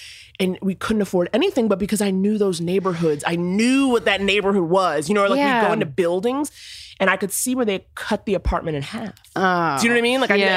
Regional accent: New York City, New York, United States; I grew up in Harlem, but I went to private school in the Upper East Side.

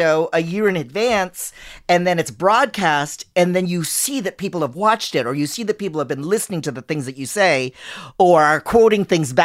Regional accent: Philippines; we took a Filipino selfie all together because we're all Filipino.

